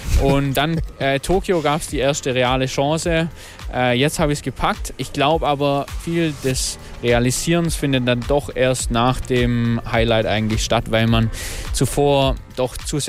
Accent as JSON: {"language": "German", "town": "Köngen", "region": "Baden-Württemberg", "country": "Germany", "tie": "born or raised there", "said": "Ich bin in Köngen aufgewachsen, wer es kennt, aus Baden-Württemberg."}